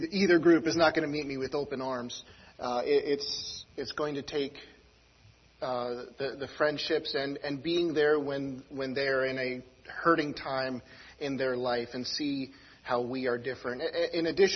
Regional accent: East Coast, United States; You see, we're from the East Coast. We didn't grow up in the West Coast. And we don't know West Coast culture.

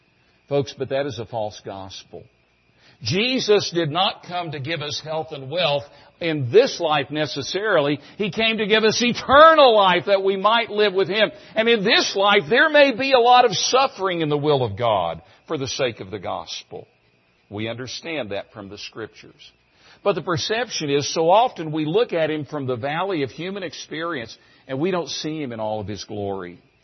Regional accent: Tennessee, United States; I grew up in East Tennessee. I was from an unchurched family.

